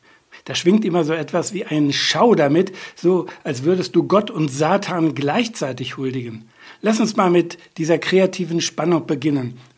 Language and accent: German; North Rhine-Westphalia, Germany; in meiner Heimat, im Sauerland